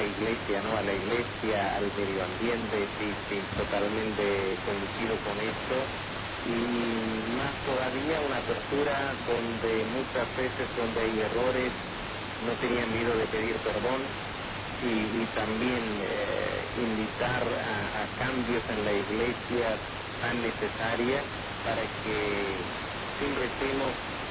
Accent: Argentina; para nosotros como argentinos es un orgullo

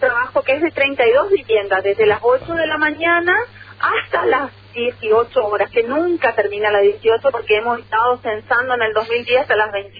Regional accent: Misiones, Argentina; como argentinos. Y en nuestro caso, como misioneros.

